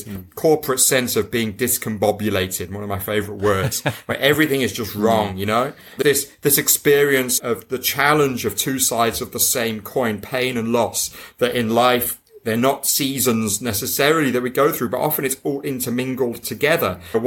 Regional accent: United Kingdom; You know, I'm British. We have a stiff upper lip.

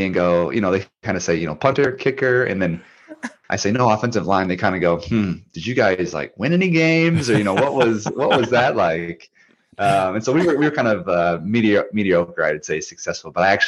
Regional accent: Minnesota, United States; And I was thinking, you know, I'm from Minnesota, like maybe it's Chicago, or, you know, maybe it's one of these regional cities.

